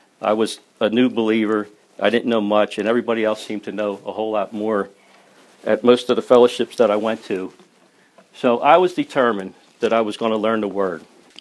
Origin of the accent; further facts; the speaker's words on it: Bridgeport, United States; I served as an altar boy growing up in Bridgeport, and my immigrant grandmom from Czechoslovakia even made the outfit that I wore when I would serve Mass.